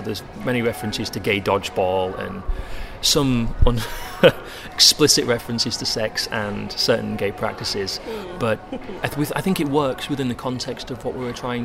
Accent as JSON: {"language": "English", "region": "England", "country": "United Kingdom", "said": "I come from England"}